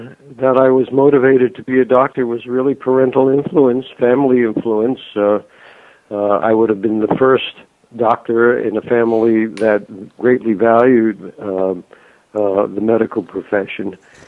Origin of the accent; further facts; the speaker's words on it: Woodbury, New York, United States; also born or lived in Brooklyn / Valley Stream; I grew up the first 8 years in Brooklyn and then Valley Stream for a few years, and then still on Long Island in Woodbury, where I attended Syosset High School, graduating in 1960.